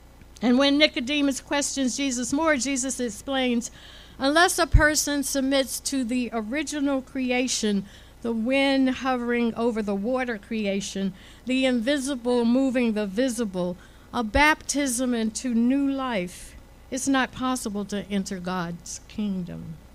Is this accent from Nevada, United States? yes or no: no; Washington, District of Columbia, United States; I knew the song because I grew up in Washington, D.C., home of … the group that sang it.